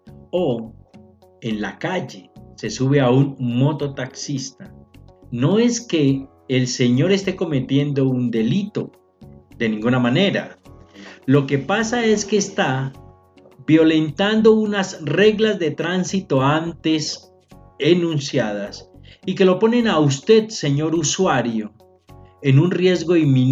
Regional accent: Colombia; como colombianos que somos

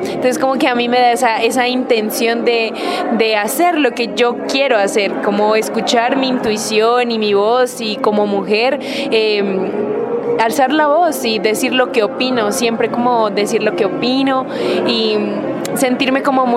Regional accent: Ipiales, Nariño, Colombia; tengo 23 años, soy de Ipiales, Nariño y estudio filosofía en la Universidad del Cauca.

